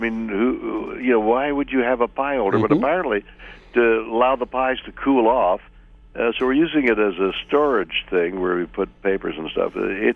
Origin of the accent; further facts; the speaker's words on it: Canada; now in United States; I'm a Canadian, and I'm living under the good graces of America here for the last many years, but I never forget that I'm a guest.